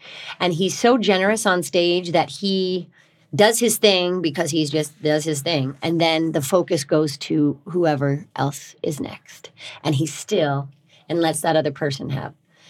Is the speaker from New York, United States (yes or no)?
no; Kentucky, United States; I'm from Kentucky. Kentucky Fried Chicken.